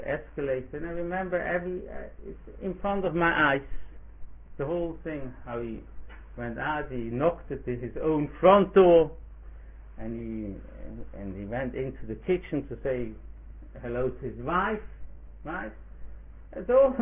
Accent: Zurich, Switzerland; I remember myself, I grew up in Zurich.

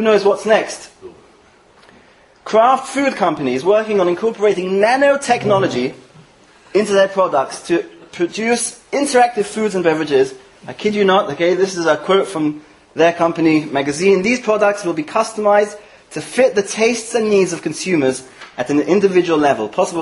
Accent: United States; I'm mad American, what can I do?

